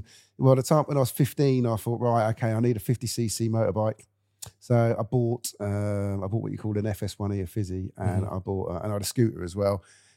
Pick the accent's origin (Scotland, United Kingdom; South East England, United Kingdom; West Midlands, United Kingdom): South East England, United Kingdom; Hartley Wintney; also born or lived in Southampton; I was born in Southampton. Mm-hmm. And my parents had a pub called the Gatties there at the time. And then we went to Richmond, Southampton, Hartley Whitney, which mm-hmm. is where I was brought up.